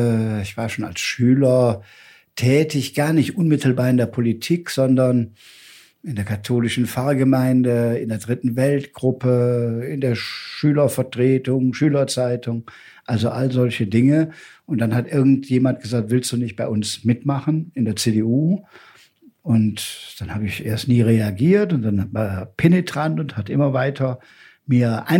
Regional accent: Aachen, North Rhine-Westphalia, Germany; born there; 64 Jahre alt, geboren in Aachen

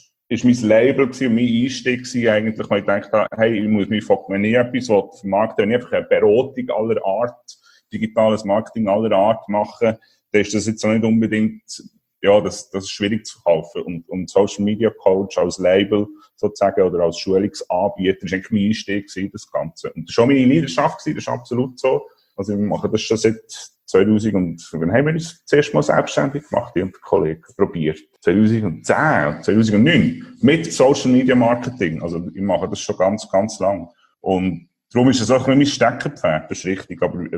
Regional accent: Solothurn, Switzerland; also born or lived in Basel / Copenhagen; now in Portugal; Als Solothurner, der ist über Basel auf Kopenhagen und dann hier auf Portugal, genau.

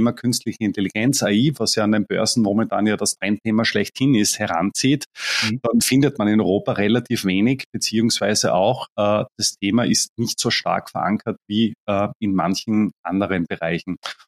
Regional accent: Austria

